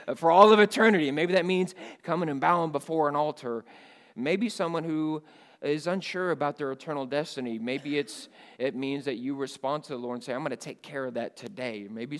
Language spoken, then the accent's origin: English; Kansas City, Missouri, United States; I came to Falls City as a kid. I grew up in Kansas City, Missouri. And my great-grandma lived up here.